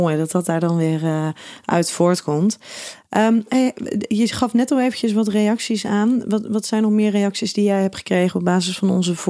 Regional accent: Schiedam, South Holland, Netherlands; Wij komen uit Schiedam.

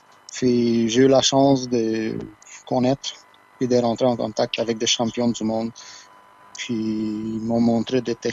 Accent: Transylvania, Romania; French is a second language; now in Quebec, Canada; Je suis arrivé en décembre 2004, puis je suis original de la Roumanie, mais plus précis, c'est la Transylvanie, qui est une région dans la Roumanie.

